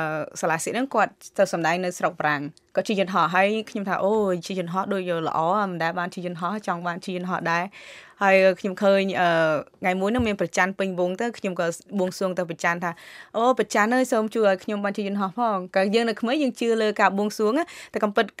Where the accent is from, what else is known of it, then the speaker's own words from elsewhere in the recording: Chanh, Battambang, Cambodia; now in United States; ការខ្ញុំនៅក្មេងខ្ញុំបានកើតនៅគ្រួសារក្រីក្រមួយនៅភូមិចាញ់នៅខេត្តបាត់ដំបង